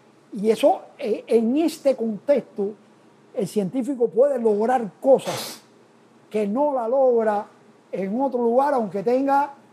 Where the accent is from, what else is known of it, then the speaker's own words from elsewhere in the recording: Cuba; ¿qué cosa somos los cubanos?